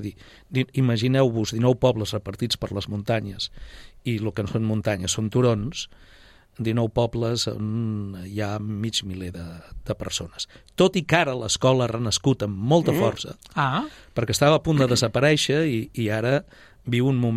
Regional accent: Tremp, Catalonia, Spain; born there; Però a partir del juliol del 1957 ja vam néixer a Tremp.

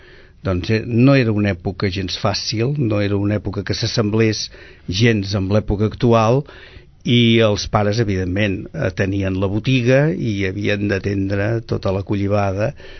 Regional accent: Sabadell, Catalonia, Spain; born there; néixer a Sabadell

